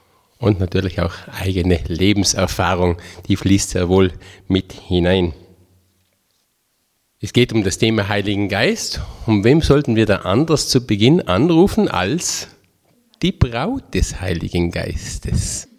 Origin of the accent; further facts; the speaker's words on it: Tyrol, Austria; born there; also born or lived in Poland; Ich bin ein gebürtiger Tiroler. Manche erkennen es. Manche halten mich für einen Schwaben oder sonst irgendeinen Exoten. Ich weiß es nicht. Aber ich bin ein Tiroler.